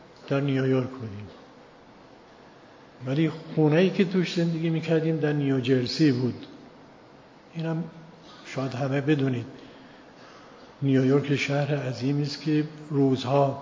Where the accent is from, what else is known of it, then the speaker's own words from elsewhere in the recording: Iran; فهمیده من ایرانی هستم از لباسم باید